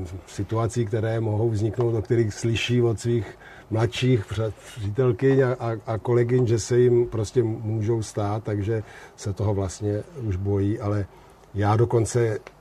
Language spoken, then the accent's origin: Czech; Most, Ústí nad Labem Region, Czechia; já jsem samozřejmě odešel z Mostu za studiemi za komunismu.